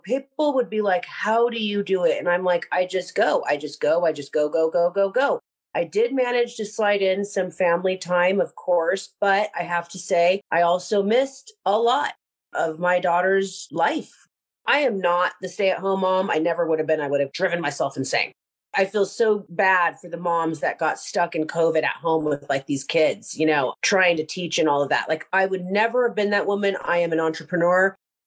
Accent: Thousand Oaks, California, United States; now in Nashville, United States; I was born and raised in Thousand Oaks.

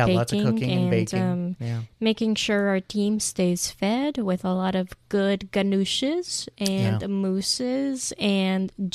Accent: United States; maybe this is just because I'm an American, a filthy, filthy American

